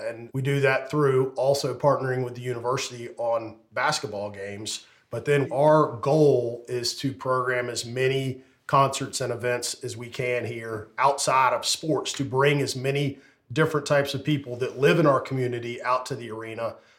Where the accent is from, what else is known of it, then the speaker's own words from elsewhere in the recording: Raleigh, North Carolina, United States; And I grew up here in Raleigh.